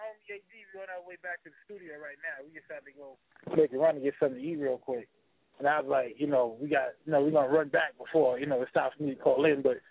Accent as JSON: {"language": "English", "town": "Bronx", "region": "New York", "country": "United States", "said": "I'm from the Bronx, but I live in Harlem."}